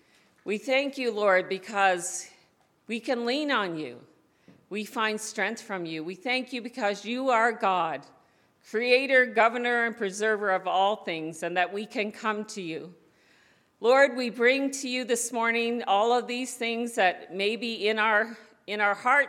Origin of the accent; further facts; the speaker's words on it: Newfoundland and Labrador, Canada; I'm from Newfoundland originally.